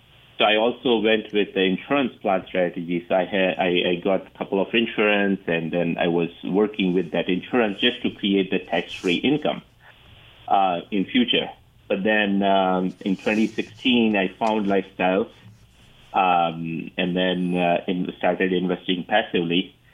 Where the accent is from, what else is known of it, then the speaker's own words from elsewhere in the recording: India; English is a second language; moved away as an adult; now in United States; I came from, in 2006, I came from India to U.S. To work in IT industry. I worked in IT for 13 years here in the United States.